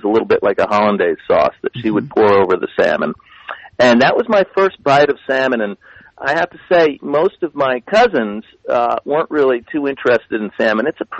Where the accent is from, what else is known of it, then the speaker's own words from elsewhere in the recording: New England, United States; and I'm from New England originally, and I grew up, you know, not that far from the Connecticut River